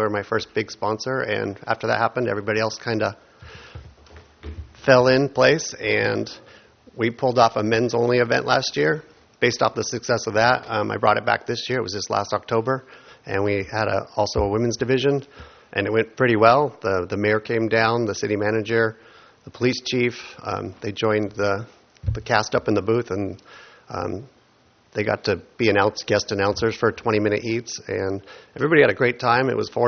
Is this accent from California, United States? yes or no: yes; California, United States; now in Pismo Beach, United States; I live in Pismo Beach. I'm a transplant from Orange County, but I've lived up here for 7 years.